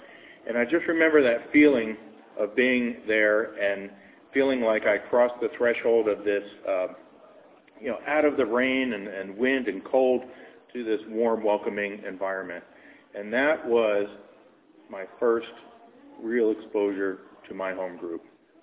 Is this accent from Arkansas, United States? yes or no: no; Philadelphia, Pennsylvania, United States; In my hometown, Philadelphia